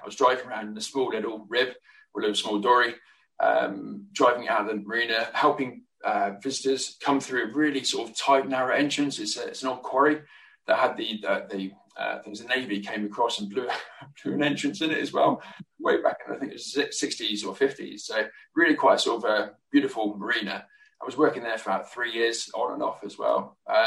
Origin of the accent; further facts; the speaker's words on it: Guernsey; also born or lived in Oxford; I was born in Oxford, lived in Oxford, UK for about 10 years. And my family moved to Guernsey way back in 1989, I think it was, something like that. So came over to Guernsey